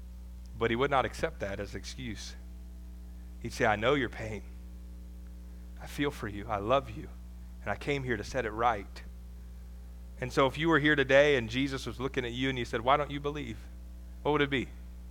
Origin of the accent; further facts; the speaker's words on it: Ohio, United States; I'm from Ohio, okay? Because they are just, woo, that's a dirty word up there. I'm like, I'm from the South. And so I say that. I live closer to Kentucky than Columbus, kind of.